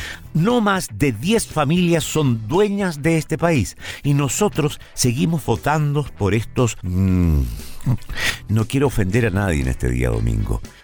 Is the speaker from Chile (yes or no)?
yes; Chile; somos chilenos que nos sentimos afectados por las leyes que se dictan en este país.